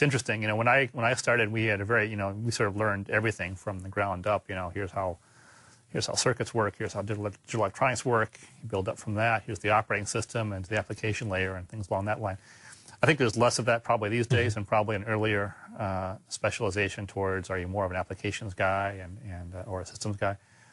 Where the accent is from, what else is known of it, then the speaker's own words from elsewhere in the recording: Oregon, United States; I grew up in Oregon. I went to high school in Oregon and really liked it there.